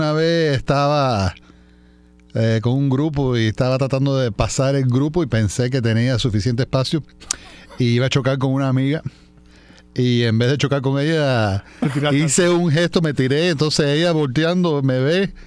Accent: Virginia, United States; donde yo me crié allá en Virginia, había un grupo de cubanos

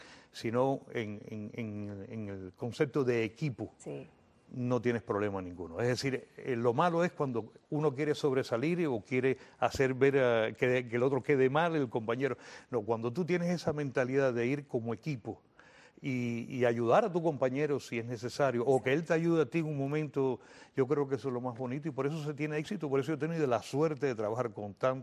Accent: Cuba; moved away; yo desde que salí de Cuba

